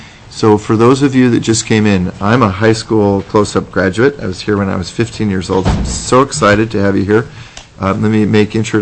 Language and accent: English; Fairbanks, Alaska, United States; I'm the chairman of the committee. I'm from Fairbanks.